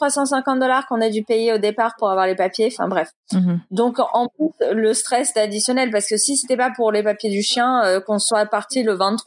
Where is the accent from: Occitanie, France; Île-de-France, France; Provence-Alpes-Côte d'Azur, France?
Île-de-France, France; Boulogne-Billancourt; j'ai grandi toute ma vie à Boulogne. Mis à part les quelques voyages que j'ai fait aux États-Unis, parce que mon père est américain